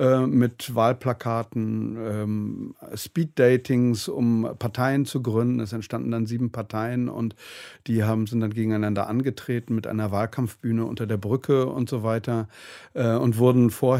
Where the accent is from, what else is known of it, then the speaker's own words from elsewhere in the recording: Bonn, North Rhine-Westphalia, Germany; moved away as an adult; also born or lived in Poznań, Poland; Vor etwas über 20 Jahren bin ich aus Poznań dorthin gezogen. Ich komme ja ursprünglich aus Bonn, bin der Liebe wegen nach Polen gegangen und habe so 8 Jahre, sagen wir mal, mich dort in das Leben der Menschen integriert.